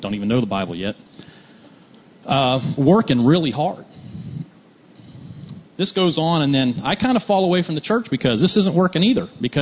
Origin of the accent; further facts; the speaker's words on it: Tampa, Florida, United States; So, I grew up here in Tampa most of my life.